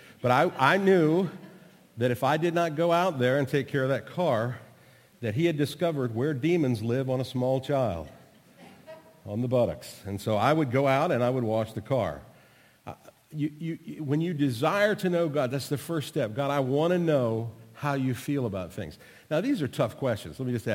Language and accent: English; United States; Yeah, I didn't want to know. I'm American. I just ask you what you're doing.